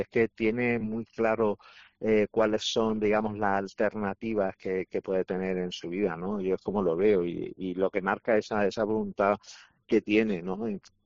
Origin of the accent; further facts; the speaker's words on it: San Fernando, Andalusia, Spain; born there; yo en realidad soy nacido en San Fernando